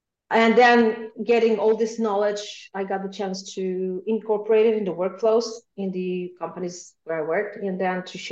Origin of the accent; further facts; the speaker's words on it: North Macedonia; first language Macedonian; English is a second language; moved away as an adult; now in Poland; I speak Macedonian because this is my native language, and I live for 13 years here in Poland.